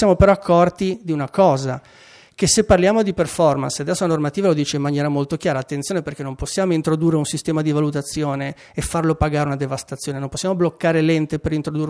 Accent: Genoa, Liguria, Italy; sono anch'io genovese

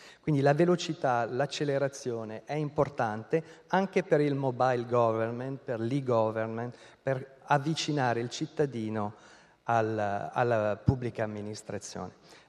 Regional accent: France; Italian is a second language; now in Italy; Io vengo dalla Francia

